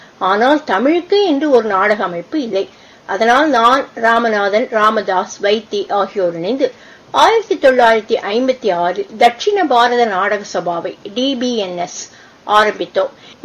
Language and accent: Tamil; Parvathipuram, Tamil Nadu, India; பார்வதிபுரம் என்னுடைய சொந்த ஊர், நாகர்கோவில் அருகே உள்ளது. ஆகஸ்ட் 24, 1937 நான் பிறந்தேன்.